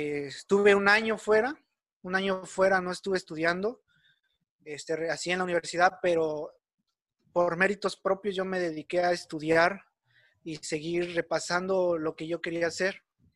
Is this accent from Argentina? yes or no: no; Huautla de Jiménez, Oaxaca, Mexico; Yo soy ingeniero mecánico, soy originario de Huautla de Jiménez, Oaxaca. Tengo la edad de 25 años